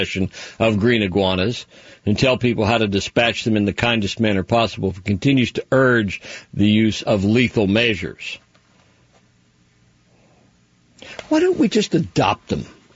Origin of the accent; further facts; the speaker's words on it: Pennsylvania, United States; I know where Pocahontas is. I was from Somerset County.